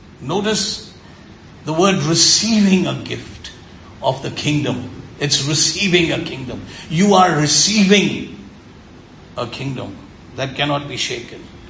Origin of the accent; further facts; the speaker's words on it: Pune, Maharashtra, India; might call myself an NRI, really, or an OCI, or whatever I want to call myself, but it's temporary, being an Indian, being a Puneite.